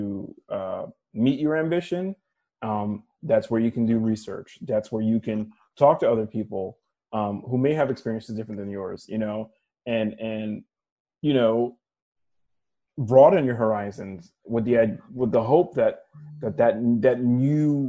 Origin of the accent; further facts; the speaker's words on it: New York City, New York, United States; my experience as an adolescent growing up in New York City.